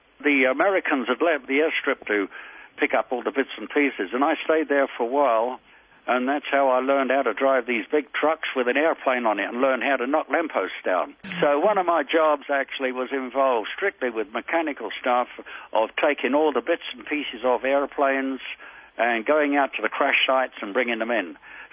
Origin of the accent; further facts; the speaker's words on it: London, United Kingdom; born there; I was born in the East End of London, down by the docks there